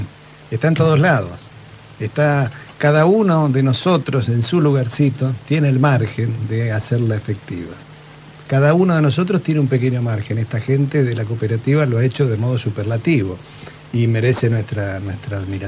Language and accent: Spanish; Punta Alta, Buenos Aires Province, Argentina; yo soy de Punta Alta